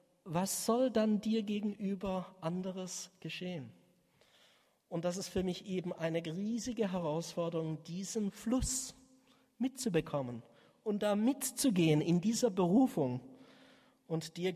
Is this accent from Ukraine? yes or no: yes; Ukraine; German is a second language; Als Juden und als Ukrainer haben wir unheimlich gelitten.